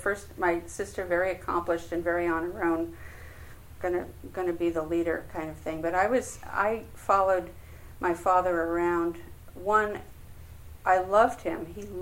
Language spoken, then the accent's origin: English; New York, United States; And I grew up on Long Island, which is just east of New York City, during the Eisenhower and Kennedy years. I was a child. And in the suburbs